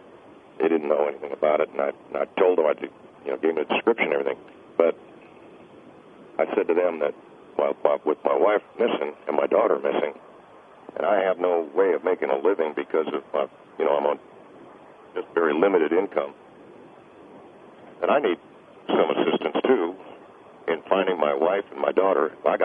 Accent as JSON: {"language": "English", "country": "United States", "said": "I'm an American. My wife and my daughter are Americans"}